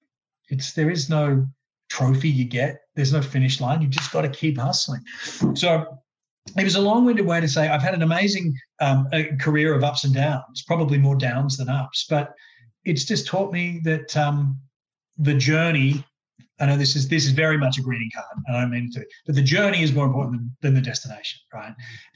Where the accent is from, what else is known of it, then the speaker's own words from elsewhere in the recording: Brisbane, Queensland, Australia; I mean, as a kid growing up in Brisbane